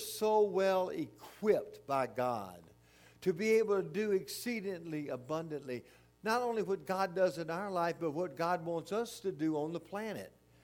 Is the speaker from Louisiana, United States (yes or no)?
yes; Louisiana, United States; You know, being a Cajun is, you know, that's a whole other lifestyle. We got a lot of Boudreaux's and Thibodeau's down there in South Louisiana, you know.